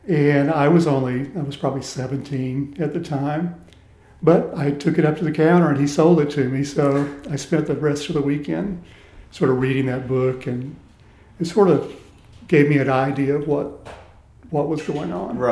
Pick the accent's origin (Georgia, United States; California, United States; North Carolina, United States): North Carolina, United States; East Rockingham; I say I grew up in Rockingham, but I actually grew up in East Rockingham, which is not incorporated. It's just a little area south of the town of Rockingham. It was all mill villages.